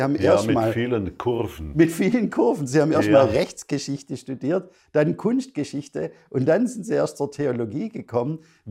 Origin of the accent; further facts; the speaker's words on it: Baden-Württemberg, Germany; Ich bin ja auch Schwabe, so wie Sie.